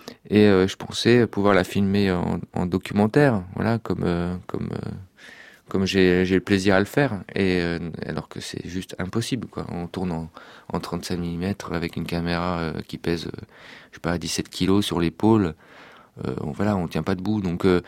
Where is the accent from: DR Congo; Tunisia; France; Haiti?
France; Bourgogne-Franche-Comté; Moi, je suis un terrien, je viens de Franche-Comté, donc j'ai grandi très loin de la mer.